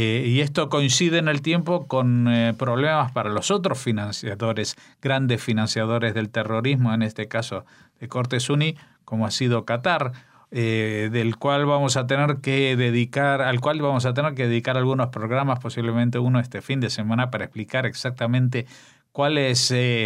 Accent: Argentina; born there; yo, por ejemplo, que soy argentino de nacimiento

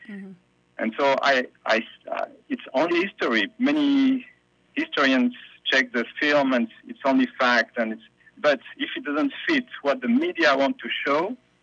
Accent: France; I'm from France

